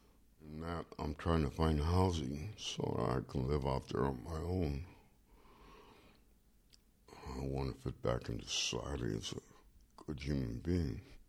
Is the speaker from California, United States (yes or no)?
yes; Hayward, California, United States; I'm from Hayward.